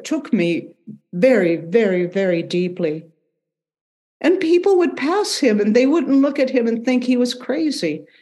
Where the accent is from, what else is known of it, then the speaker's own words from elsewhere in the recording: United States; And here I am from the United States